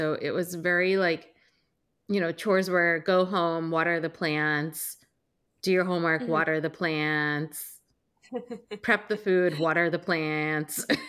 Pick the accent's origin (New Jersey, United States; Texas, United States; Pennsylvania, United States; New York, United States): New Jersey, United States; Bloomfield; I grew up in Bloomfield, which is a very Italian place. Like all my neighbors were Italian. They filmed The Sopranos in my town.